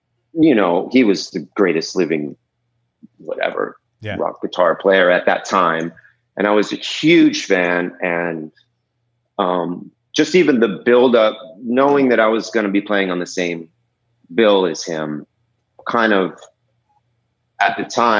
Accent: Los Angeles, California, United States; In LA, in the San Fernando Valley.

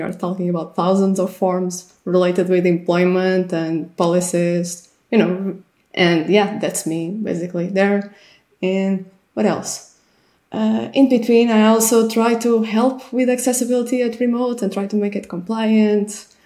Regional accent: Portugal; I'm from Portugal

